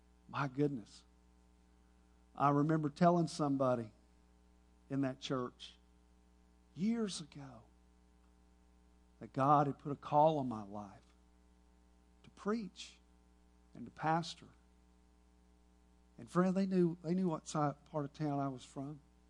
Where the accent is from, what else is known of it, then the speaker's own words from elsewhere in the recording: Duncanville, Texas, United States; Growing up in Duncanville High School, we ended up at a church by the name of First Baptist Church of Oak Cliff